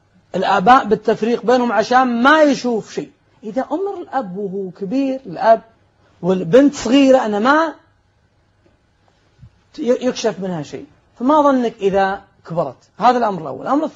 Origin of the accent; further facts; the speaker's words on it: Saudi Arabia; إن عندنا في السعودية يقول نفصل عاري، لابسة عاري